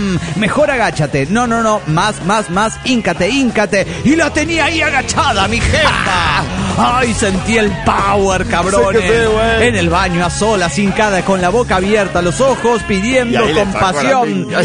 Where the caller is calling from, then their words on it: Potosí, Bolivia; de Potosí, Bolivia.